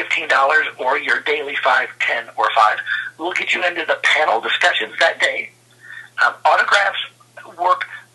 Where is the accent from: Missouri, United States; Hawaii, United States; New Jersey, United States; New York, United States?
Missouri, United States; St. Louis; I grew up in St. Louis, so I'm a little biased.